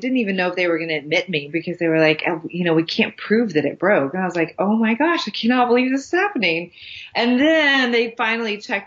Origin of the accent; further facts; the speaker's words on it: Texas, United States; now in Nashville, United States; I'm from Texas, but I live in Nashville, Tennessee. But I'm still a proud Texan.